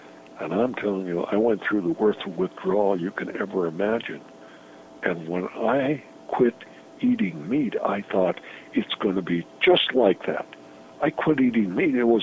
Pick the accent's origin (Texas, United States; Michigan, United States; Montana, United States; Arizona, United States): Montana, United States; Great Falls; I went to my 50th class reunion in my hometown, Great Falls, Montana.